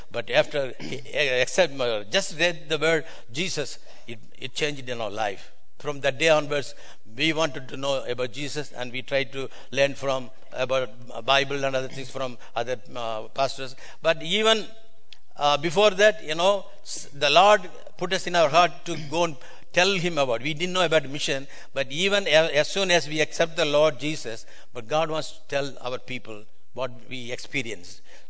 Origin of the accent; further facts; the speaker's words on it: India; English is a second language; I come from India.